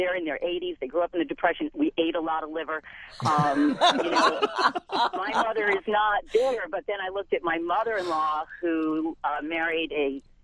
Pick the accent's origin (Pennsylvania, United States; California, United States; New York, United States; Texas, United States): New York, United States; I am one of six girls in an Irish Catholic family. I grew up in New York. I live in the South now.